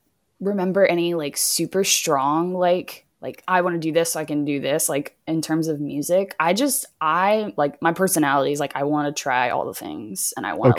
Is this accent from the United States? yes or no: yes; Lafayette, Louisiana, United States; now in Ponchatoula, United States; Like obviously born and raised in Lafayette. I live in Ponchatoula now, which is like 2 hours from Lafayette.